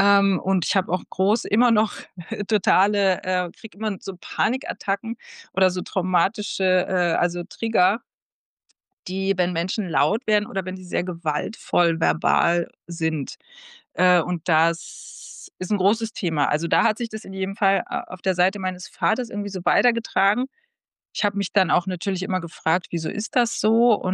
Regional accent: Berlin, Germany; also ich bin Berlinerin.

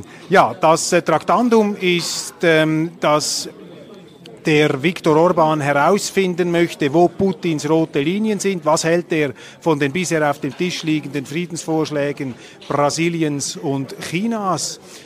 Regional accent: Switzerland; Als Schweizer muss ich sagen, leider führt uns im Moment ein Ungar vor, wie es geht

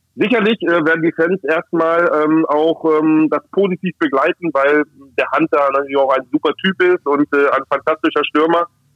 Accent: Hanover, Lower Saxony, Germany; als Hannoveraner, tut mir einfach auch weh zu sehen, welches Bild Hannover 96 abgibt.

